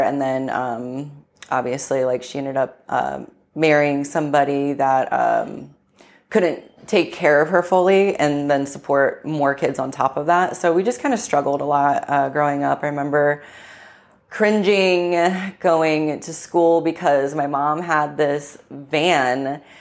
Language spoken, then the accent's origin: English; New Washington, Ohio, United States; Lived there for like the beginning of my life. And then the last half, I moved to another small town called New Washington, Ohio. Same thing, super small population.